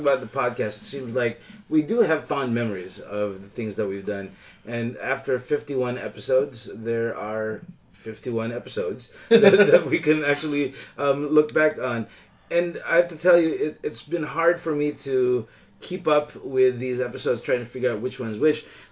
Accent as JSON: {"language": "English", "country": "Philippines", "said": "We talked about that we came from the Philippines."}